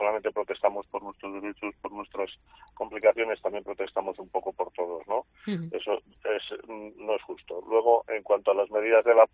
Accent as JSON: {"language": "Spanish", "town": "Valladolid", "region": "Castile and León", "country": "Spain", "said": "nosotros, los españoles, ni los castellanos, ni los de Valladolid"}